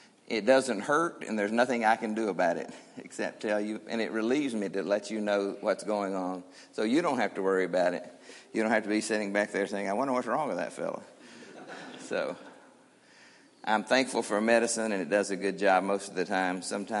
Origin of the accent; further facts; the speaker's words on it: Nashville, Tennessee, United States; I grew up in Nashville, Tennessee, and attended at the Riverside Drive Church, where Robert Jackson was the preacher.